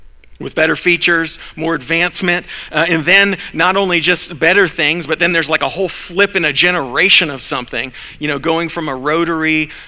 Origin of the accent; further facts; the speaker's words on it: Florida, United States; So growing up in Florida, we went to Disney World a lot.